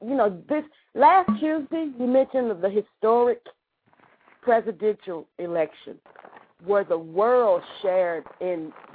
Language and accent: English; Dallas, Texas, United States; I grew up here in Dallas, so I've been in tune with the community.